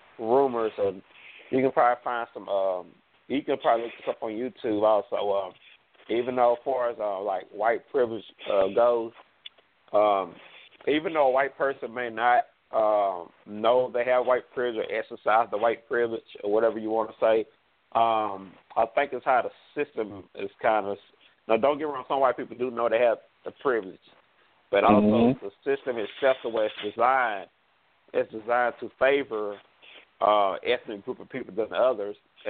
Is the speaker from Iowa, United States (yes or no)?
no; Longview, Texas, United States; I'm from Longview, Texas. I just called in.